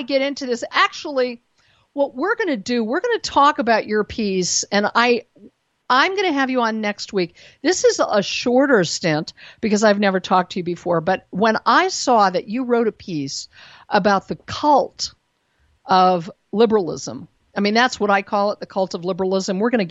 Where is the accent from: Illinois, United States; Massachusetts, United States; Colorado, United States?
Colorado, United States; Denver; born there; now in New York, United States; I lived in New York, although I was born in Denver.